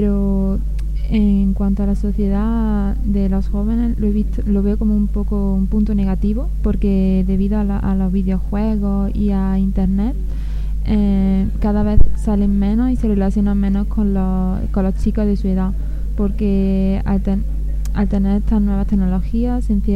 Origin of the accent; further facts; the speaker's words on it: Córdoba, Andalusia, Spain; vengo del sur de España, de Córdoba